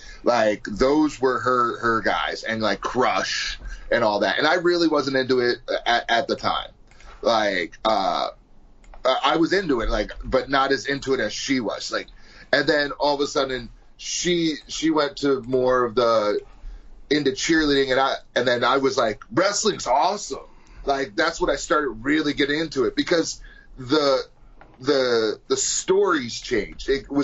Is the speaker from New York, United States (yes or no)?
yes; New York, United States; Even though this was 96, it was still, like, that was what was on TV, because I'm from New York, so that they dominated the North in television programming.